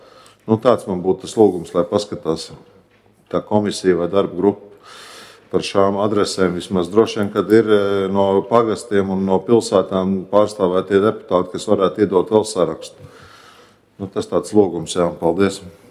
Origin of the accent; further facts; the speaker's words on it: Talsi, Courland, Latvia; jo es esmu talsinieks, es diezgan bieži staigāju pa talsiem.